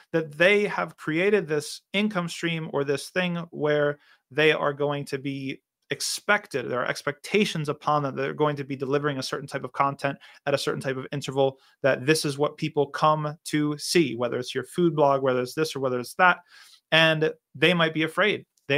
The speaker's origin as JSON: {"language": "English", "region": "New Jersey", "country": "United States", "said": "New Jersey natives unite. I'm also from New Jersey."}